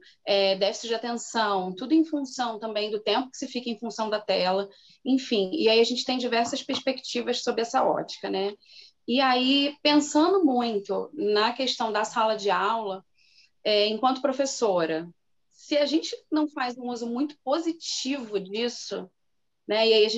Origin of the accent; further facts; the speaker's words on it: Rio de Janeiro, Brazil; now in Teresópolis, Brazil; Eu sou do Rio de Janeiro, atualmente moro em Teresópolis, região serrana, mas sou originalmente da cidade do Rio de Janeiro, Rio Capital.